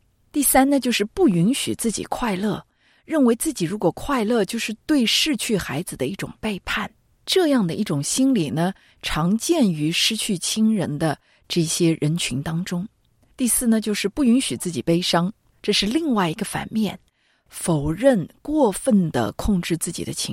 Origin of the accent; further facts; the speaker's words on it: China; 因为我们中国人有句老话说